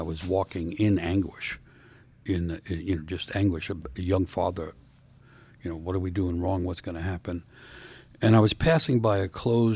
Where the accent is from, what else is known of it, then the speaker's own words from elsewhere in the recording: New York City, New York, United States; I'm growing up in New York City, blue-collar neighborhood, which means poor people